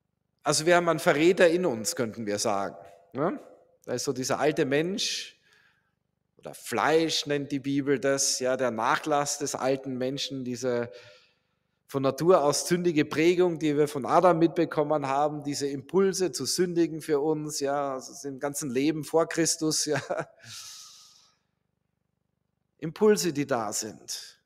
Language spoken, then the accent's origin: German; Austria; Ich bin Österreicher, Entschuldigung.